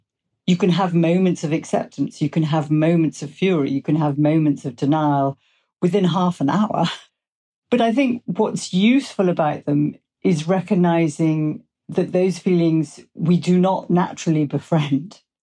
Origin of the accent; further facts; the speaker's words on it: England, United Kingdom; For me, that would be a cup of tea because I'm English.